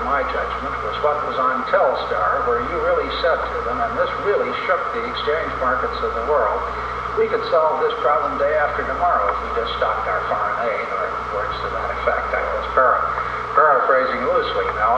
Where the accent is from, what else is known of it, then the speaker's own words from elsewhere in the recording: United States; I must admit that galls me as an American.